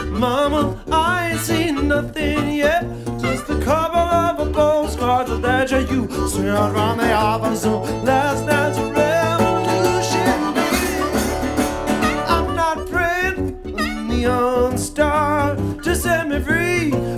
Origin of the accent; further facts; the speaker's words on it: Oregon, United States; How do we know we're really Jewish blues singers from Oregon? How do we know at least that we're really from Oregon?